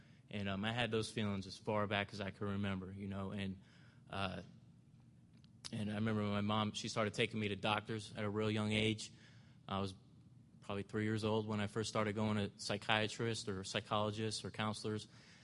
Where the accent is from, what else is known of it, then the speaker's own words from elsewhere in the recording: New Jersey, United States; born there; You know, I was born in New Jersey in 1984 to two loving parents.